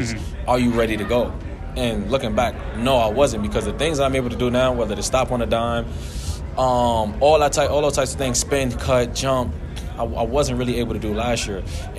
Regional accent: Brooklyn, New York, United States; It's really important to me because it's not many guys that I can think of that's actually from Brooklyn, New York.

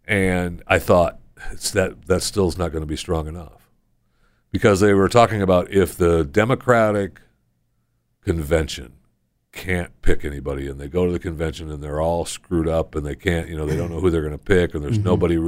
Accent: Michigan, United States; But, I grew up in Michigan, man, and the foundries and the factories, and they were powerful.

